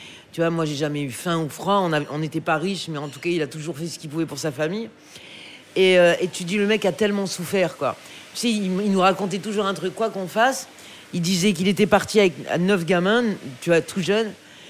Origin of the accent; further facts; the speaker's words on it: Le Mans, Pays de la Loire, France; Et donc, j'ai grandi au Mans.